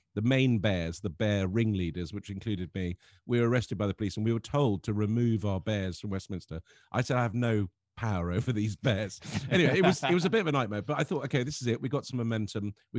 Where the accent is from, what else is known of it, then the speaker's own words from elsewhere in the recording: Lebanon; I think growing up in Lebanon, you can't not be into politics, because it's kind of the lifeblood of the place